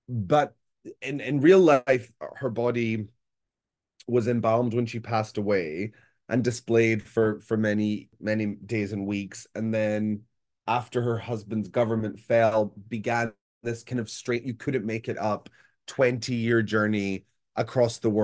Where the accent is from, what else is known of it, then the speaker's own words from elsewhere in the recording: Glasgow, Scotland, United Kingdom; Glasgow, my hometown in Scotland, has a really strong history of working class political theatre.